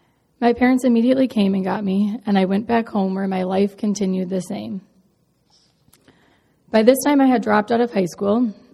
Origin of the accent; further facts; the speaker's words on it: Palatine, Illinois, United States; I'm Pedro's wife. I was born and raised in the Palatine area. As a child, I went to the same Catholic school that my mother attended. My parents weren't religious. It was more of a cultural thing.